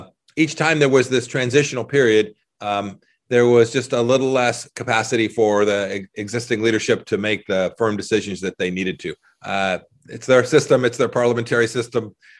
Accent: California, United States; I grew up in Southern California.

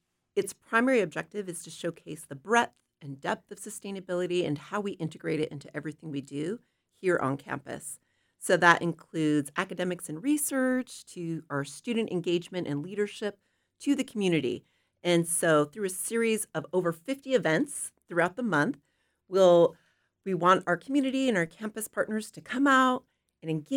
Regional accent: Hawaii, United States; From my own background, cultural values, I'm Hawaiian, Kanaka Maoli, and so centering the earth and a relationship to it has always been integral to who I am.

